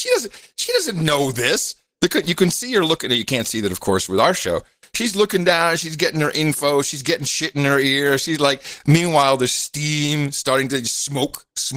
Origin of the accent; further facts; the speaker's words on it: Netherlands; I'm personally from the Netherlands, so.